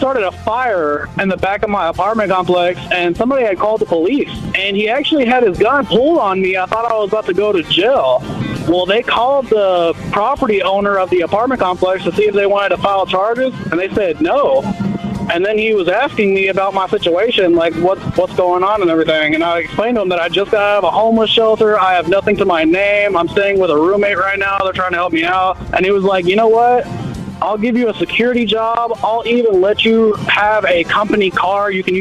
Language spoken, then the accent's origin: English; Baytown, Texas, United States; I'm from Baytown, Texas